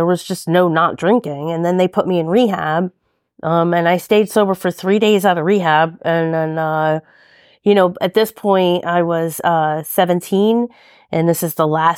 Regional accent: New Jersey, United States; also born or lived in New York; Pretty much. I was born in New York and moved out to New Jersey. I think I was 6, 7, 8 years old.

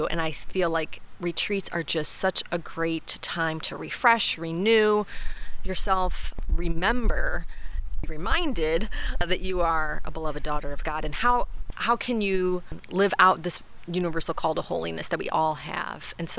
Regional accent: Cleveland, Ohio, United States; now in Michigan, United States

